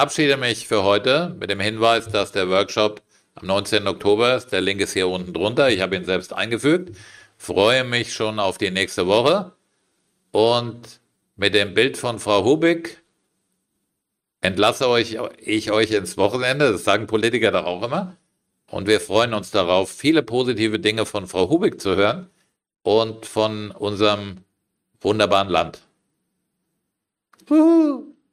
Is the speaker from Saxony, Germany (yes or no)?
no; Frankfurt, Hesse, Germany; aus Frankfurt, das ist meine Heimatstadt.